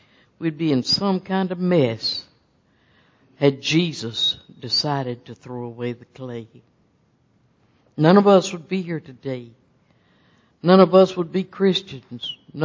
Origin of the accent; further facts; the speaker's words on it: Chattahoochee, Florida, United States; I was raised in Chattahoochee, where my husband Daniel and I have lived for the past 45 years.